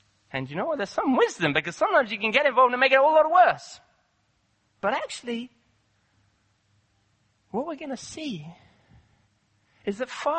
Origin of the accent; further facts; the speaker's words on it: Nairobi, Kenya; I grew up in Kenya, and in Nairobi, the sort of peacekeepers would often come through there